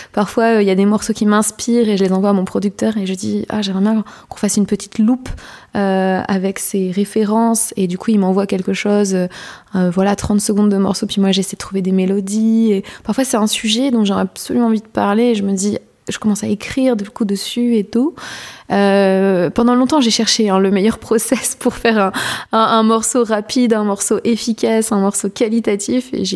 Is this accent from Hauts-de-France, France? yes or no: no; Normandy, France; moi, je viens du coup de la Manche près du Mont-Saint-Michel, qui est une très très belle région.